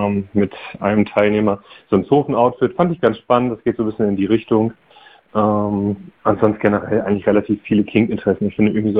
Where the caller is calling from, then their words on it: Hamburg, Germany; Ich komme aus Hamburg